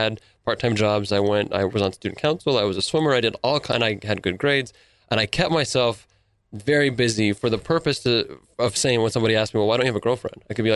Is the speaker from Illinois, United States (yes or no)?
no; Arizona, United States; And it was Russia, and I'm from Arizona. So the weather was kind of rough and brutal.